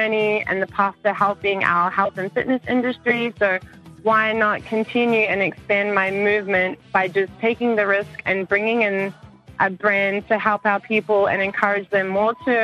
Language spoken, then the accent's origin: English; Brisbane, Queensland, Australia; moved away as an adult; now in Cook Islands; I am 27 years old, born and raised in Australia, in Brisbane. However, I've been residing at Cook Islands for about 5 years now